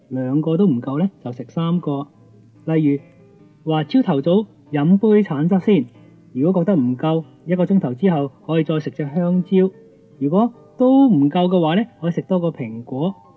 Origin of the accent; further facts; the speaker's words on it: China; 所以我哋中国人下昼饮茶点心咧系唔系咁好嘅？